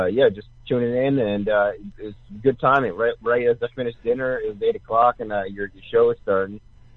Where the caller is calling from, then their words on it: Fullerton, California, United States; I'm calling from Fullerton, California.